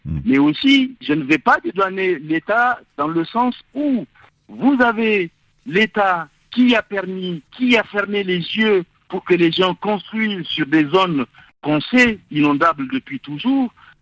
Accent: Niamey, Niger; pour moi qui suis né et j'ai grandi à Niamey, j'ai bien vu

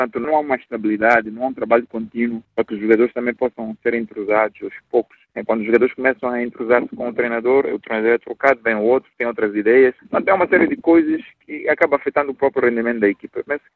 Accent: Mozambique; como moçambicano, né, eu mereço uma oportunidade como qualquer outro treinador moçambicano.

